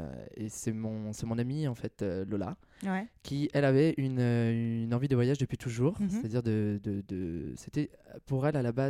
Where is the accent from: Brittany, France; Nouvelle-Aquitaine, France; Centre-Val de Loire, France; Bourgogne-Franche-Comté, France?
Bourgogne-Franche-Comté, France; Nevers; moved away as an adult; J'ai grandi à Nevers, qui est en Bourgogne. J'ai passé 21 ans de ma vie là-bas.